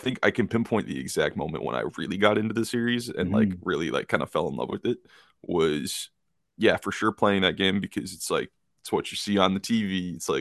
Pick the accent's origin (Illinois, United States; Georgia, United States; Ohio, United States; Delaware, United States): Illinois, United States; I live in Northern Illinois. I say I'm from Chicago, even though I'm very much the suburbs.